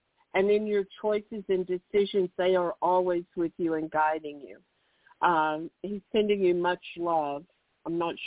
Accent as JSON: {"language": "English", "region": "Texas", "country": "United States", "said": "I'm from Texas, so my accent's a little different."}